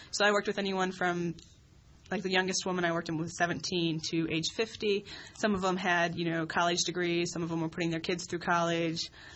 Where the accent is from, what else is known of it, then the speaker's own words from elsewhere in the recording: Michigan, United States; like I'm from Michigan, so we went to Canada for every bachelorette party.